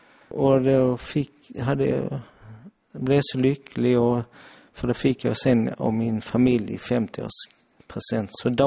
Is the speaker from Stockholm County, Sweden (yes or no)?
no; Helsingborg, Skåne, Sweden; som är född helsingborgare och bott här 50 år.